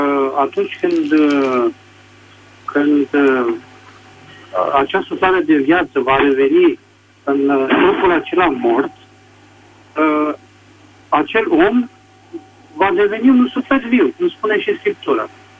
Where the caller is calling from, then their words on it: Bucharest, Romania; din București.